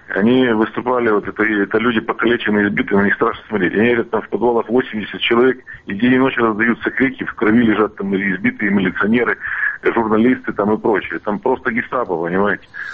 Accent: Crimea, Ukraine; Я же русский человек, я из Крыма, я же не из Западной Украины

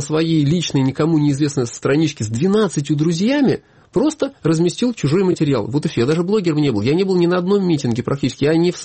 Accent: Tver, Tver Oblast, Russia; born there; Родился я там, в Твери, но у меня отец был военный летчик, ну, Советский Союз, и последнее место службы он служил в Харьковской области, там, Кутынский район, там, военный городок.

